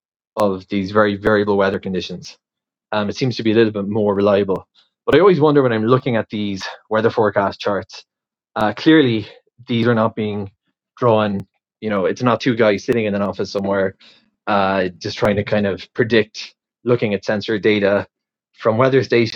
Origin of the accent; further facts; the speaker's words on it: Ireland; now in Israel; And growing up in Ireland, where the weather is notoriously variable on the very edge of the European continent